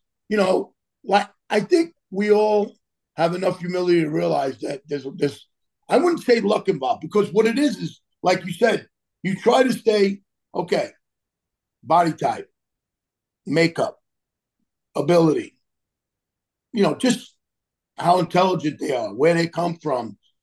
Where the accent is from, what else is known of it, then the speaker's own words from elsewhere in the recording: Bronx, New York, United States; I grew up in the Bronx and, you know, I played with a lot of ball with a lot of Spanish guys.